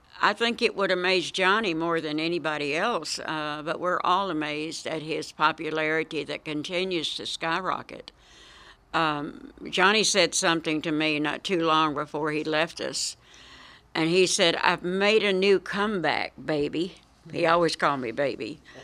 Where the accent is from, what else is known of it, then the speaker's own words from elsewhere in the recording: Dias, Arkansas, United States; I grew up at the home in Dias. I was born in the Dias Hospital, for goodness sakes.